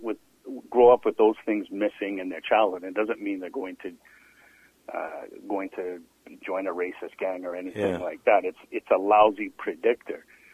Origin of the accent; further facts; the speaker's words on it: Vancouver, British Columbia, Canada; On the west side, I grew up in Dunbar.